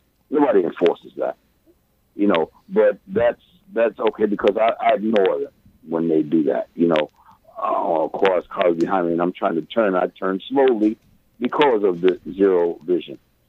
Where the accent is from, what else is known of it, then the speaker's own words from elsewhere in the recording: New York City, New York, United States; I live in New York City, and I've lived in New York City all my life.